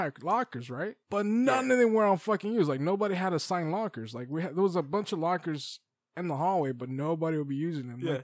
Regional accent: Los Angeles, California, United States; Do you know where the fuck I live? I come all the way from South Central, bitch.

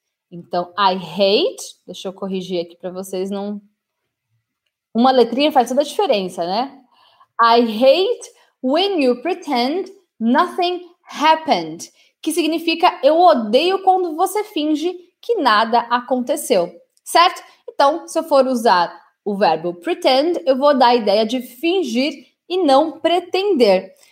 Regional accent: Brazil; born there; Eu nasci no Brasil, aprendi português e depois eu fui aprender inglês.

